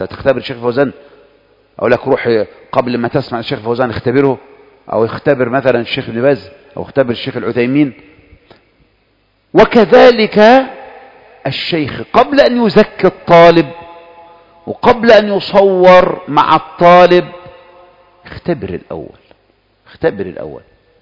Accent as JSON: {"language": "Arabic", "country": "Egypt", "said": "احنا من مصر"}